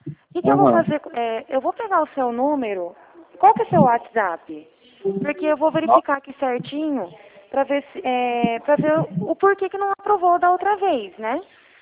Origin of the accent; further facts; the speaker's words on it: São Paulo, Brazil; eu sou do estado de São Paulo.